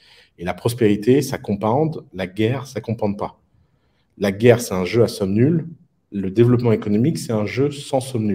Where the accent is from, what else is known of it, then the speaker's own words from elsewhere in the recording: Lebanon; Moi, je viens du Liban.